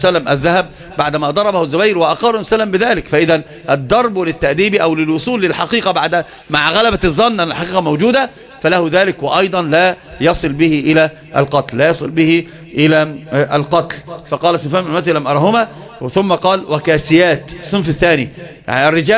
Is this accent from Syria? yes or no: no; Upper Egypt, Egypt; لكن الحمد لله أنا صعيدي والصعيدة كلهم من جزيرة العرب